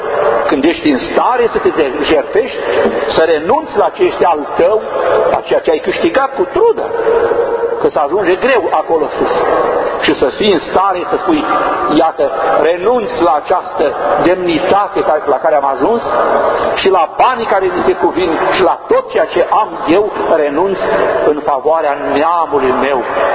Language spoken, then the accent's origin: Romanian; Romania; Nu patriotismul acela fariseic, cum a făcut fariseul, să ne batem pe piept, eu sunt român, dar numai atunci când se cântă imnul României sau când îți luau un bar de bere. Când e la jertfă